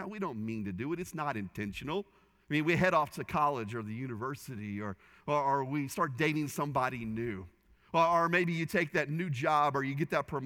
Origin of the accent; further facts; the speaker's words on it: Indiana, United States; Now, I grew up in Indiana, southern Indiana.